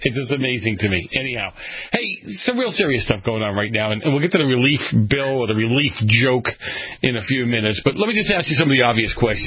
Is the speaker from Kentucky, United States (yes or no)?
no; Boston, Massachusetts, United States; You're exactly the person when I was a teenager growing up in Boston I wanted to meet, you know?